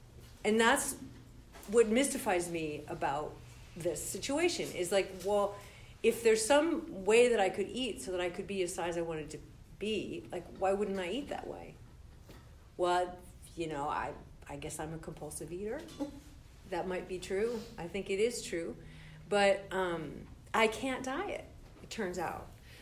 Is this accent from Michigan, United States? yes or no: no; Berkeley, California, United States; So I grew up in Berkeley, and I didn't wear my shoes or brush my hair until I was about 12